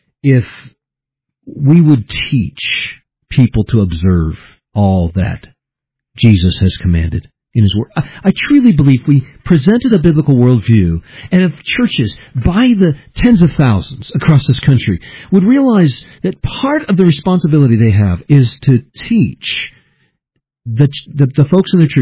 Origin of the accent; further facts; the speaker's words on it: United States; I probably did. Yeah, I'm an American.